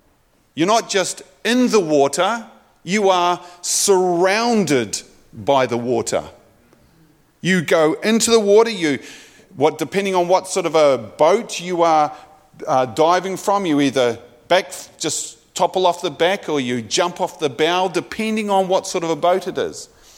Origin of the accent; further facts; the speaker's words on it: New Zealand; Growing up in New Zealand, I had the opportunity to be able to do it from the age of just before I was 15